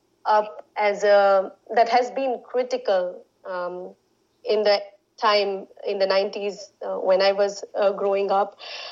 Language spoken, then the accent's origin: English; Maharashtra, India; now in Brussels, Belgium; As Radhika said, I come from Maharashtra, India, and I'm based in Brussels now.